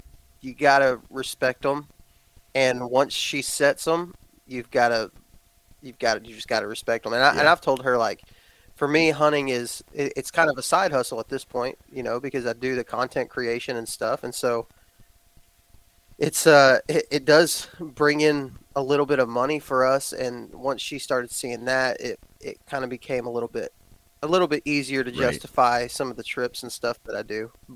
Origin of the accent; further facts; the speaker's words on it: Texas, United States; I was raised in Texas, and so in Texas the hunting scenario is just so much different.